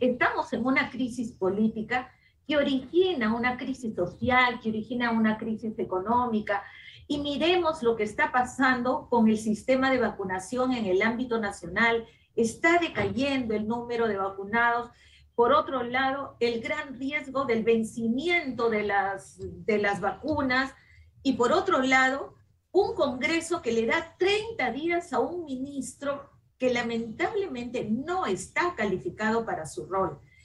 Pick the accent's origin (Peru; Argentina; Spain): Peru; no solucionar los problemas de fondo que tenemos como peruanas y peruanos